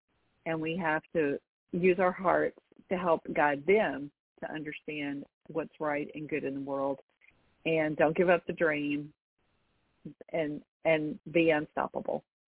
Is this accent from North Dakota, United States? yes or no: no; Arkansas, United States; also born or lived in California; that's the world that I bought into when I was, you know, a teenager growing up in Arkansas, and that's the world that I saw when I went out into the world and ended up raising my own children in California